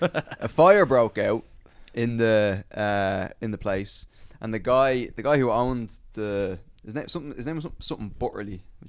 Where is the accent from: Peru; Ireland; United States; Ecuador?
Ireland; I said I was from Ireland